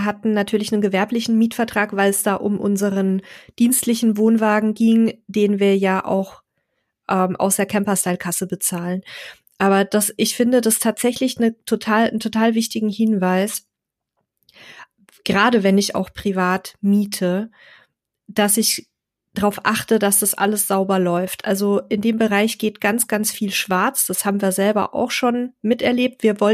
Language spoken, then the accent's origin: German; Donauwörth, Bavaria, Germany; was mir in meiner Heimatstadt Donauwörth für einen Stellplatz angeboten wurde